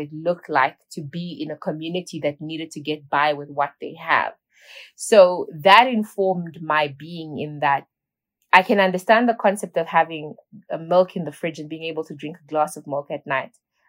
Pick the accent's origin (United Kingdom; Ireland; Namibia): Namibia; I'm multifaceted, passionate Namibian who's just trying to do as much as I possibly can to impact development in my home country, Namibia.